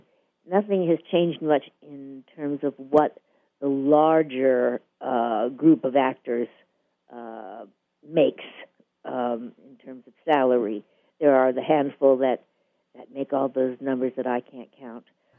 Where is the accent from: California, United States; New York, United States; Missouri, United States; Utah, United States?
New York, United States; originally from New York.